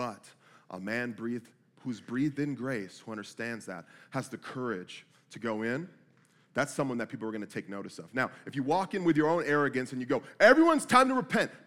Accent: Vallejo, California, United States; We grew up poor. We grew up in Vallejo, California, only city without a police force in California at this point. It was a very rough place to live.

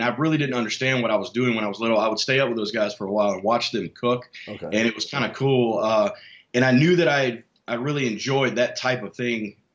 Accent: Alabama, United States; because in the lower regions of Alabama, where I grew up in the Gulf Coast, everything's all pork-driven.

